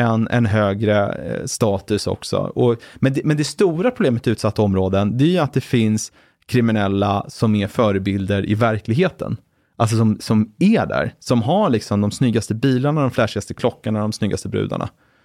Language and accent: Swedish; Brunna, Stockholm County, Sweden; born or raised there